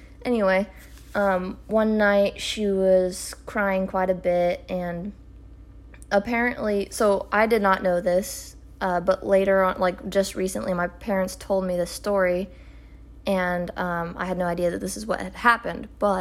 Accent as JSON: {"language": "English", "region": "Oregon", "country": "United States", "said": "I mean, we're from Oregon. I grew up watching the Bigfoot hunting TV show, and I absolutely loved it. We used to live on some forested acreage"}